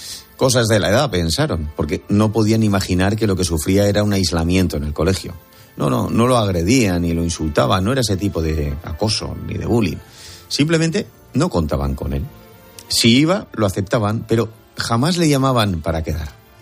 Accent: Basque Country, Spain; que mañana se celebra en Baracaldo, en Bilbao, en mi tierra.

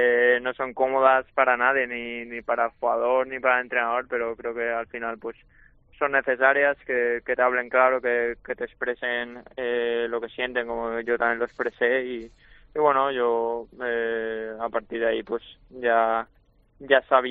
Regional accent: Valencian Community, Spain; siendo valenciano y valencianista, pues el poder jugar en Mestalla se disfruta muchísimo

